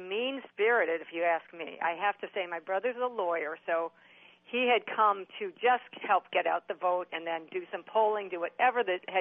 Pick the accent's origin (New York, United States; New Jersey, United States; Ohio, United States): Ohio, United States; Toledo; I just got back from my hometown of Toledo, Ohio.